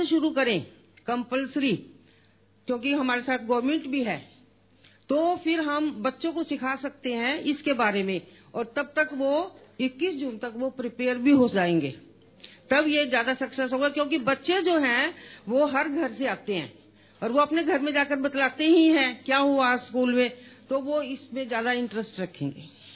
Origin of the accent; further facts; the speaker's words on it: Haryana, India; मैं हरियाणा से हूँ